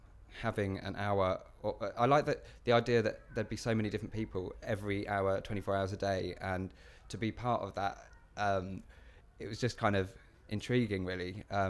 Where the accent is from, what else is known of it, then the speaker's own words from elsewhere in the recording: Reading, South East England, United Kingdom; I'm 25 years old and I'm from Reading in Berkshire.